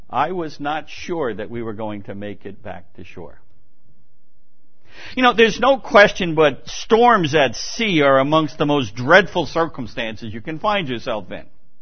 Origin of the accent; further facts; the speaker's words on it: New York, United States; I grew up on Long Island. My family moved here when I was 4 years old.